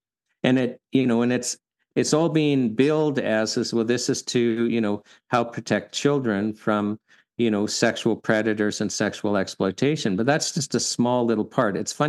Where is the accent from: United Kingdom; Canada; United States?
Canada; And I mean, I as a Canadian